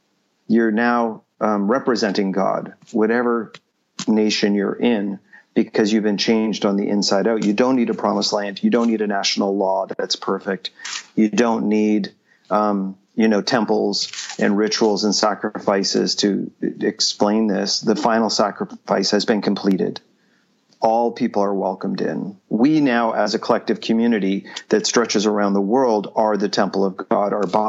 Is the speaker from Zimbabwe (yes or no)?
no; Canada; my company moved me here and I'm working here for a few years. But I'm here. I'm a Canadian citizen.